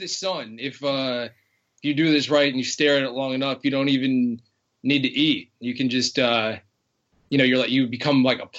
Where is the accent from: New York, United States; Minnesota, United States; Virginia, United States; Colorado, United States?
New York, United States; Staten Island; I grew up in Staten Island, which is in like a super Italian Catholic, like really strict, whatever.